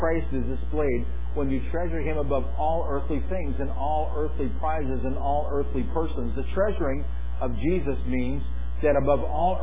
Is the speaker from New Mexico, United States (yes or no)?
no; Painted Post, New York, United States; I remember those words when I visited my hometown of Painted Post, New York, in my late 20s.